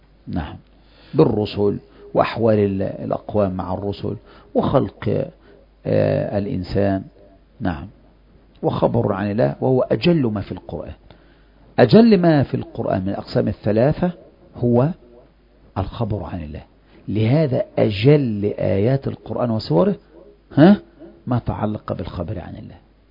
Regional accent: Egypt; نحن مصريين طبعا، نحن مصريون ما نترك شيئا

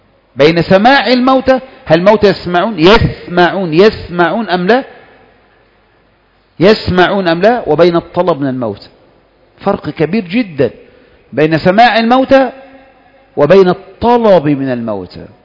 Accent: Egypt

